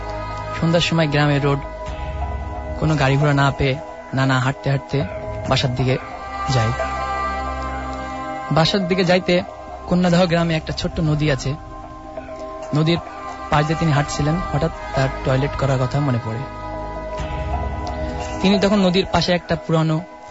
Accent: Jessore, Khulna Division, Bangladesh; now in Dhaka, Bangladesh; মিরপুর 1 থেকে আসছি, আমার বাসা যশোর

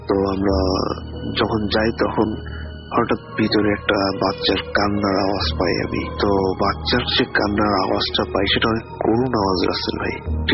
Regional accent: Gopalganj, Dhaka Division, Bangladesh; now in Rome, Italy; আমার বাড়ি হচ্ছে গোপালগঞ্জ, আমি বর্তমানে রোম শহরে থাকি, ইতালি রোম শহরে।

